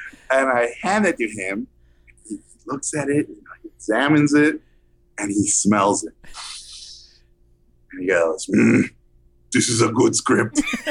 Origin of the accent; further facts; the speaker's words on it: Tijuana, Baja California, Mexico; And I grew up on the border. I grew up in Tijuana, which is, you know, the last corner of Latin America.